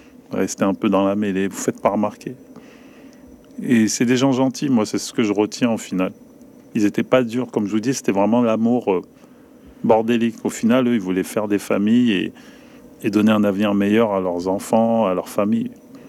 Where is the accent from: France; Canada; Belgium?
France; born there; Je suis né en France, de toute façon.